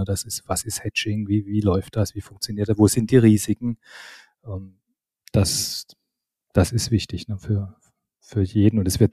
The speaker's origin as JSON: {"language": "German", "region": "Baden-Württemberg", "country": "Germany", "said": "Nee, ich bin Badener, ich bin ja Badener, kein Schwabe."}